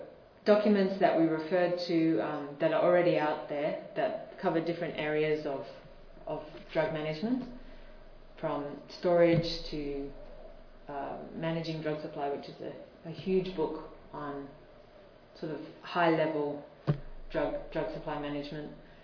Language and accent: English; Australia; because I'm Australian, we gave it to a few of our young Australian pharmacist volunteers working in the Pacific